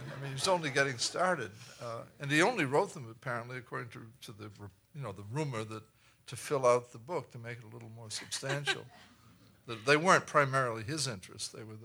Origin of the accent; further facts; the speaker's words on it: New England, United States; It was absolutely fitting for a kid growing up in New England.